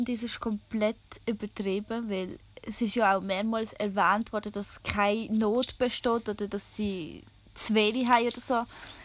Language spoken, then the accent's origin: German; Nunningen, Solothurn, Switzerland; Also, ich komme von Nunningen. Und das ist ein kleines Dorf.